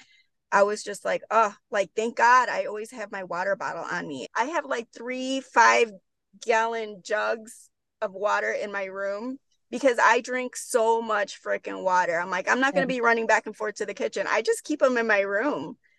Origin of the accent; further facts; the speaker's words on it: Midwest, United States; I mentioned how I'm from the Midwest. I'm living in the South